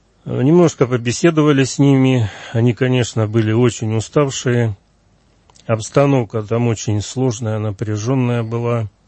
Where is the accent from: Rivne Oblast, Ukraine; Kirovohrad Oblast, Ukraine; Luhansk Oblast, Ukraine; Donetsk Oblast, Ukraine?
Luhansk Oblast, Ukraine; Alchevsk; moved away as an adult; now in Moscow, Russia; Ну, я сам из Коммунарска, сейчас Алчевск называется, Луганской области. Это немножко южнее от Сватово. Вот. Ну, родился там, учился, как говорится, женился, дети родились. Потом мы сюда переехали в Москву при определенных обстоятельствах.